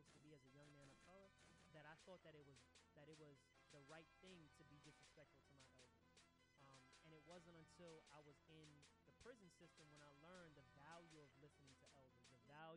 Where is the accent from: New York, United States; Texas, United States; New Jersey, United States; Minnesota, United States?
New York, United States; New York City; I grew up in Southside Jamaica, Queens, which is not too different from Brownsville or East New York.